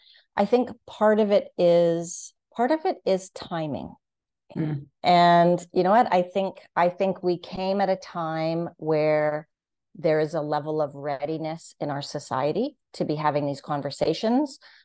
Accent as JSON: {"language": "English", "town": "Winnipeg", "region": "Manitoba", "country": "Canada", "said": "I'm from Winnipeg."}